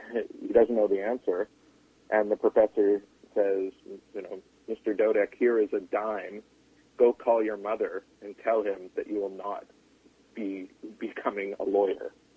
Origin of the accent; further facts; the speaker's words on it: Vancouver, British Columbia, Canada; law started to come into TV when I was growing up in Vancouver in the 1980s